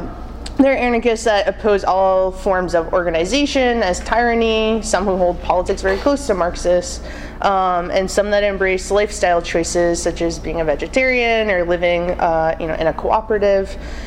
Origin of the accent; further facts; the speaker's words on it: Boston, Massachusetts, United States; Hey, comrades. … from Boston.